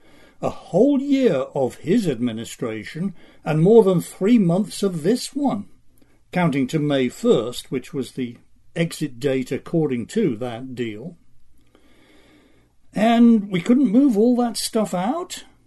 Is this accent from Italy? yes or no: no; England, United Kingdom; born there; you might want to discount some of that for the fact of my being an Englishman by birth.